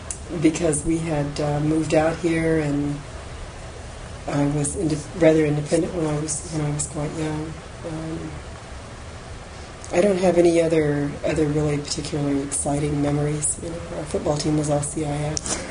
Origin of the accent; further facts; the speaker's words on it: Copan, Oklahoma, United States; I was from Copan, Oklahoma